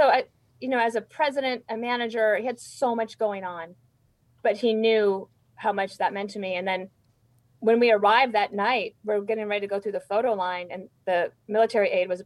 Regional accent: Wyoming, United States; I was like, "No, sir. I grew up in Wyoming. I'm a little tougher than that."

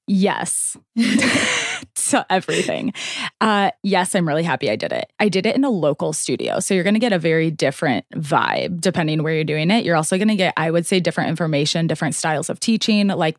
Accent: St. Louis, Missouri, United States; I was born and raised in St. Louis.

